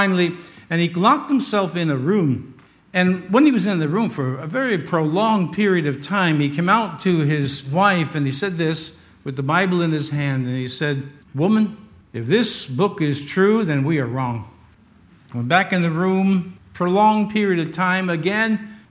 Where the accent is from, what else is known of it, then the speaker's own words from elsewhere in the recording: United States; But you know, as an American, I object to some of these things.